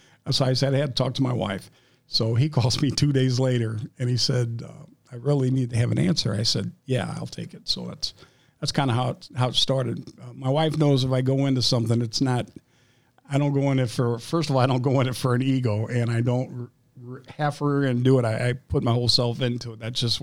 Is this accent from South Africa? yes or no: no; St. Louis, Missouri, United States; I grew up in North St. Louis, so and my school really is not there anymore.